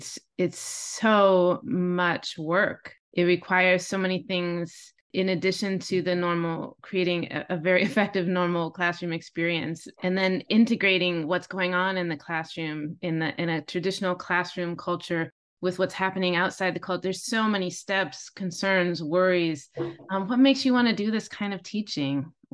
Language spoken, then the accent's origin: English; Indiana, United States; I'm also from the Midwest, from Northern Indiana, and I very, very much appreciated and could feel in my body your description of being led out into the cornfields